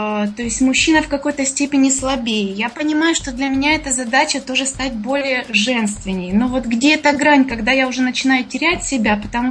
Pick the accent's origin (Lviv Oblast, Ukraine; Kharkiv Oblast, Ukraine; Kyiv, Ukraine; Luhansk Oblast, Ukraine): Kyiv, Ukraine; Я киевлянка.